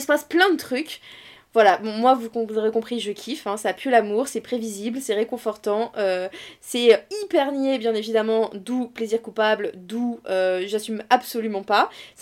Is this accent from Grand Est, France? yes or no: no; Fontainebleau, Île-de-France, France; je viens de Fontainebleau, c'est une ville. Il y a même un château, ouais. C'est une très grande ville.